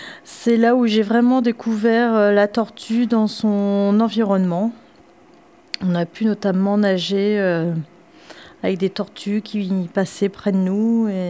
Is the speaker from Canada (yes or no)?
no; Valenciennes, Hauts-de-France, France; born there; J'ai 47 ans. Je suis née à Valenciennes.